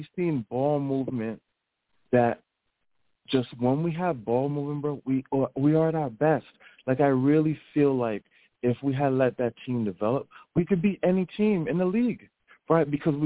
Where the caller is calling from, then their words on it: Brooklyn, New York, United States; Hey, what's good? … I'm from Brooklyn.